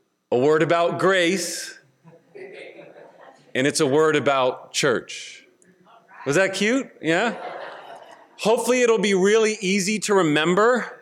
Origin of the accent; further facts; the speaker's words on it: Palatine, Illinois, United States; I'm from Palatine, Illinois, and drive up this morning to come and give you a word from Phil.